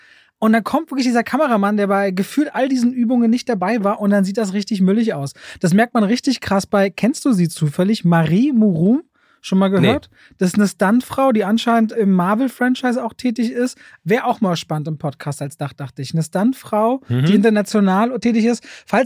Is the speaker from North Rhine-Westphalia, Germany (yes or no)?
no; Berlin, Germany; Als Berliner darfst du bei dem Film überhaupt nicht hingucken